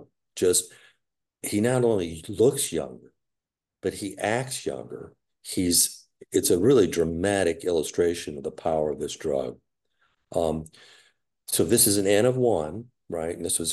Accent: Missouri, United States; I mean, I got to tell you, Adam, I'm from Missouri. It's the show me state.

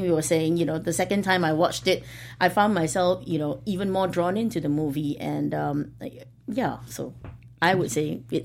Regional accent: Singapore; I guess because I am from Singapore

